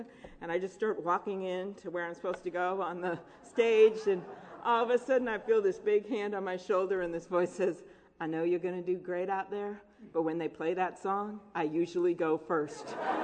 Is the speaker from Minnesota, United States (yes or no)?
yes; Minnesota, United States; I didn't grow up with Washington politics. I came from Minnesota